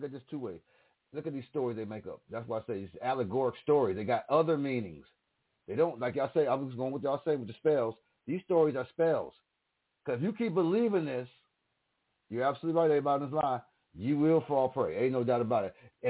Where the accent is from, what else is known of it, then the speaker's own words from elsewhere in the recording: United States; We believe, I'm American, pretty much, because that's all we know. That's all we know is America.